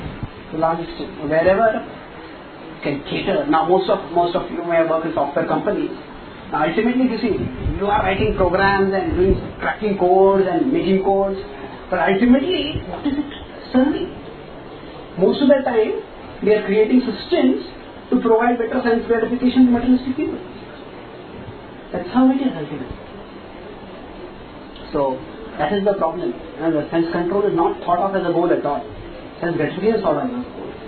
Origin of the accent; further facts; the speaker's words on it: Tamil Nadu, India; I am from Tamil, so we have a Tamil organization, and I'll take care of all Tamil people.